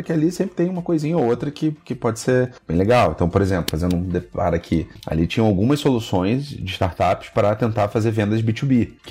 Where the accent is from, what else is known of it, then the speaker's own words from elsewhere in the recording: Brazil; E a gente, como brasileiro, tá muito acostumado a eventos.